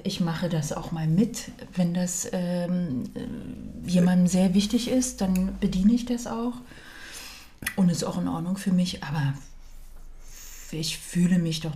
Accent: Berlin, Germany; ich bin eine Frau, geboren und aufgewachsen in Ost-Berlin, 50 Jahre alt

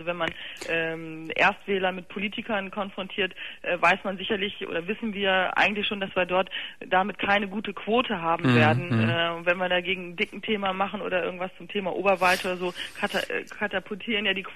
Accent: Bremen, Germany; ich komme aus Bremen

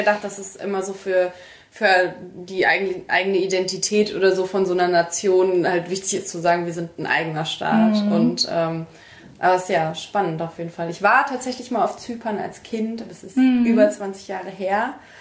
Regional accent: Mönchengladbach, North Rhine-Westphalia, Germany; ich komme aus Mönchengladbach, ich komme vom Niederrhein, ich komme aus NRW, aus dieser Gegend halt. Und halt auch so ein bisschen mit dem Heimatdialekt oder so, den ich zwar jetzt selber, also ich kann das sprechen

